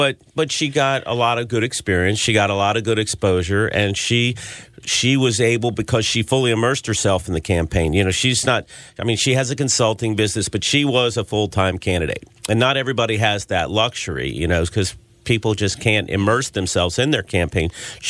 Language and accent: English; Maryland, United States; I grew up in Maryland. I've grown up in this political environment. And coming from Prince George's County, it was toxic before anybody knew what toxic was.